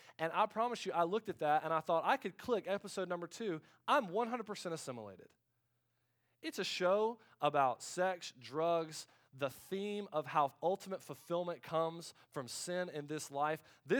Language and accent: English; United States; I mean, I don't. I'm an American, okay?